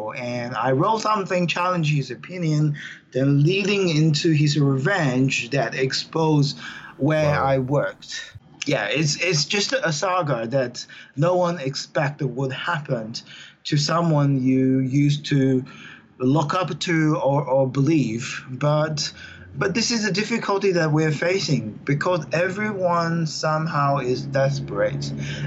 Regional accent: Shanghai, China; the Chinese police knocked on my doors in Shanghai, my hometown, grabbed my relatives, interrogate them

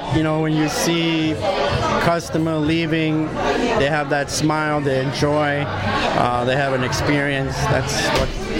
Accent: United States; I'm American myself. I've been here a long time, so I love burgers.

